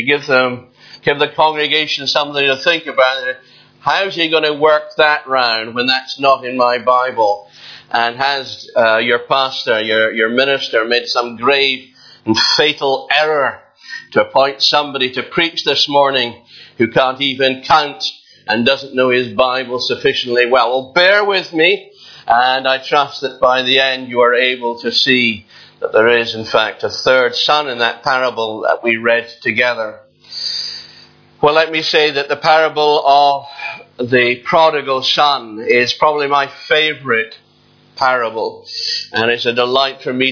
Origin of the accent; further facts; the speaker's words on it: Edinburgh, Scotland, United Kingdom; what a pleasure it is to be back in my native town. I was born and raised in Edinburgh